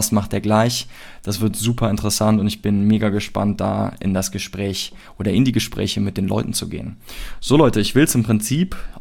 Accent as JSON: {"language": "German", "town": "Cologne", "region": "North Rhine-Westphalia", "country": "Germany", "said": "ich komme aus Köln."}